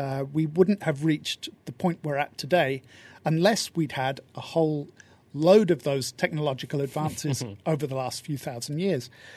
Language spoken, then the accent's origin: English; United Kingdom; You know, I'm British